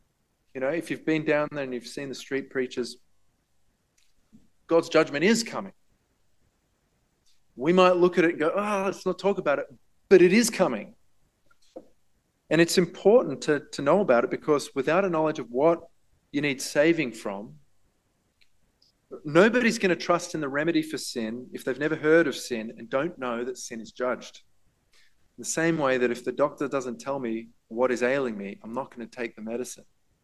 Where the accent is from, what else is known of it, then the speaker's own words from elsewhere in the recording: Australia; And fair enough, we're Australian after all.